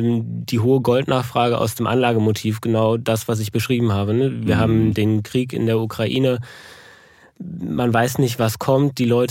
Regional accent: Düsseldorf, North Rhine-Westphalia, Germany; Natürlich, als feiner Düsseldorfer ist er aus Gold

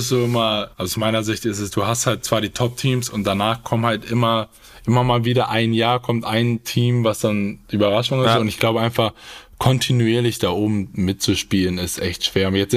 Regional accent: Salzgitter, Lower Saxony, Germany; Ich bin aus Salzgitter, was ungefähr, ich glaube, 30 Minuten von Wolfsburg ist

